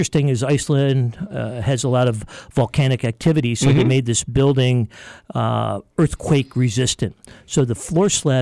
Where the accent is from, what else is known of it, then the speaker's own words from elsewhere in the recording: Orchard Park, New York, United States; I'm from Orchard Park, New York, home of the Buffalo Bills.